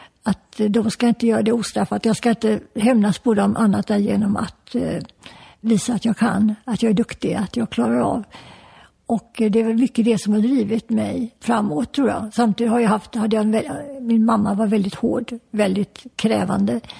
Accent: Gothenburg, Västra Götaland County, Sweden; när tanterna hemma i Göteborg eller Sävedalen där hon bodde sa att jag såg … på tv igår kväll.

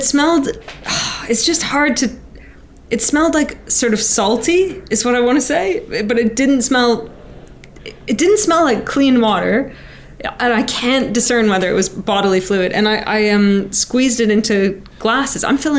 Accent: Canada; I'm Canadian.

